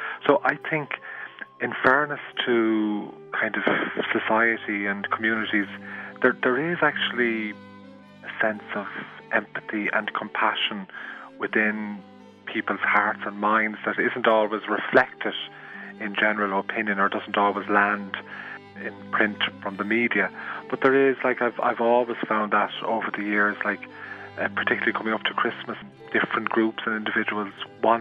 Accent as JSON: {"language": "English", "town": "Dublin", "region": "Leinster", "country": "Ireland", "said": "but I'm from Dublin myself"}